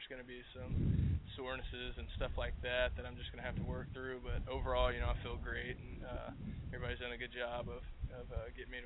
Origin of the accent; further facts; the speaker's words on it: Mississippi, United States; I mean, for me, especially growing up in Mississippi in the South